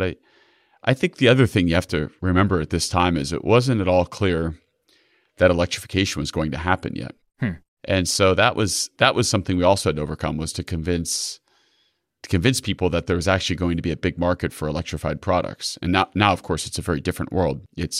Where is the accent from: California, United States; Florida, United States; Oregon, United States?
Florida, United States; So I grew up on the Indian River.